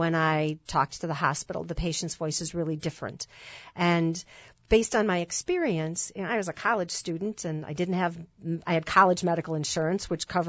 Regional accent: Freedom, Wisconsin, United States; as you heard, and I'm from Freedom, Wisconsin, and I started a business called All About Spirit.

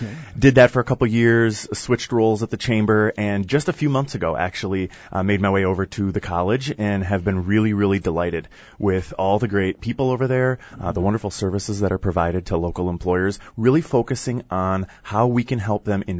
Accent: Slinger, Wisconsin, United States; Originally from Slinger, Wisconsin.

